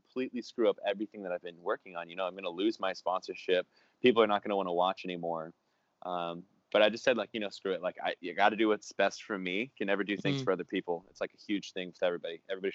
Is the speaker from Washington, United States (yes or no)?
no; San Diego, California, United States; accent: Californian; I'm like from San Diego right now. I'm in Venice. And as you can tell from my accent, I'm definitely a dude.